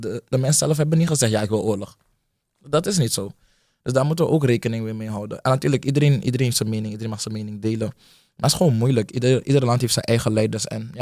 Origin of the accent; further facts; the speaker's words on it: Suriname; now in Netherlands; Ik kom uit Suriname. En daar is het minder goed geregeld.